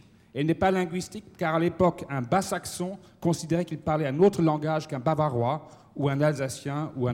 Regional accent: Germany; Je suis allemand

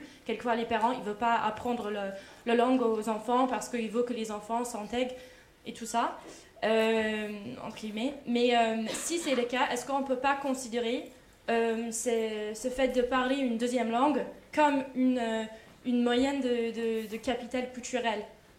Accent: United States; Parce que si je peux me permettre à dire « je viens des États-Unis », et donc, pour moi, à mon avis, à part les personnes qui sont vraiment les Américaines natifs, on est quand même tous les immigrés.

